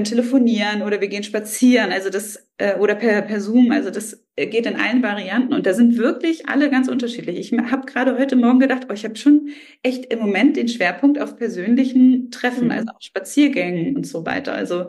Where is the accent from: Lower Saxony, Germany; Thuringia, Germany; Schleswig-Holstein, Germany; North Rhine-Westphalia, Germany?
Schleswig-Holstein, Germany; Rendsburg; der kommt jetzt aus Hamburg und ich komme aus Rendsburg